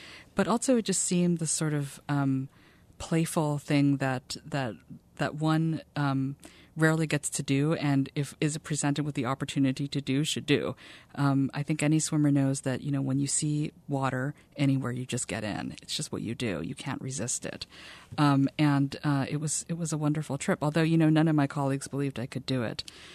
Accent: Los Angeles, California, United States; born there; No, I was born in Los Angeles, I consider Hawaii my home, and I'm a fourth generation Asian American, and the whole family's from Hawaii.

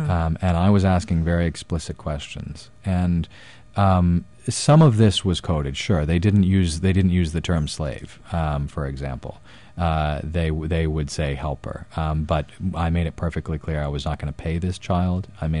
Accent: Madison, Wisconsin, United States; I was raised in Madison, Wisconsin, which is a place that talks about social justice a lot. I was raised Quaker, come from a long line of Quakers on my mother's side.

